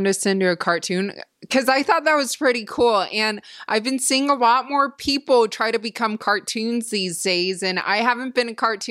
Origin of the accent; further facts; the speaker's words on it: Canada; even though I'm from Canada.